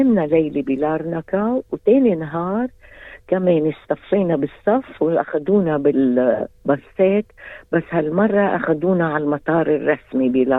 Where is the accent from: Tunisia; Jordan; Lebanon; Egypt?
Lebanon; now in Australia; بقى هيك منخبرك هاي خبرية كيف طلعنا من لبنان